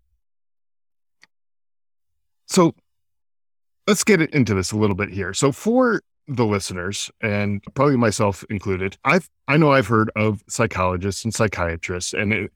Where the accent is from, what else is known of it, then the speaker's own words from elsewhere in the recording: Connecticut, United States; I'm also from Connecticut, yeah.